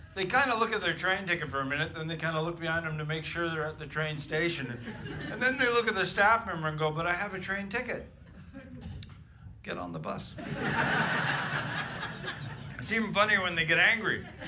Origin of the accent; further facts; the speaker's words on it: Canada; moved away as an adult; now in United Kingdom; I'm from Canada originally, but I've lived in the UK for 20 years.